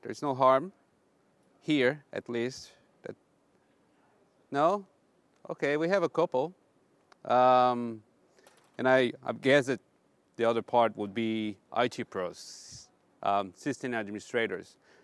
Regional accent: Brazil; English is a second language; now in Canberra, Australia; I'm from Canberra, but I'm originally from Brazil, so that's where this accent comes from.

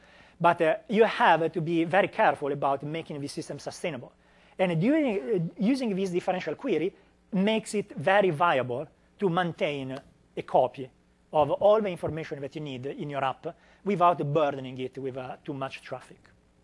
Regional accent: Italy; And a small aside, that's a picture of my hometown in Italy.

